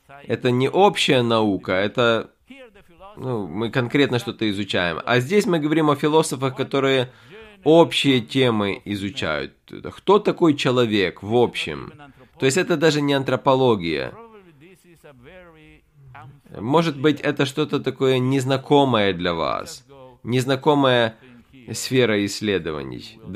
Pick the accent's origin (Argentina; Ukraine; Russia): Argentina; now in -; Я из Аргентины. Даже если вы из Аргентины, то, знаете, я жил в Аргентине почти 100 лет назад. Мое детство было.